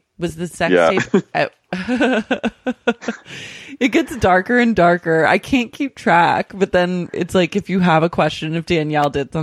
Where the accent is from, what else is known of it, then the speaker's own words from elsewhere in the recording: Las Vegas, Nevada, United States; I was raised in Vegas, a strike against me there.